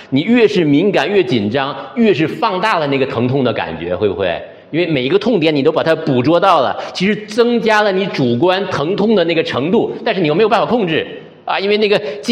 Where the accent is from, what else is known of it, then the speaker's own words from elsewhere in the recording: Northeast China, China; 我们东北方的，我老家在东北啊，北方